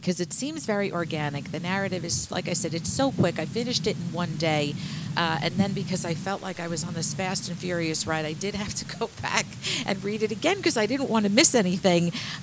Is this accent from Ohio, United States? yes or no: no; New York, United States; accent: New York; I hope my New York accent isn't causing you any post-traumatic stress.